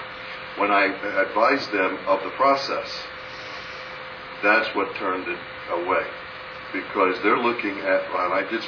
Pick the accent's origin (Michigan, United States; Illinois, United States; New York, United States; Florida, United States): Florida, United States; Miami; now in North Lauderdale, United States; I've been in this county almost my whole life. I was raised in Miami and moved up here.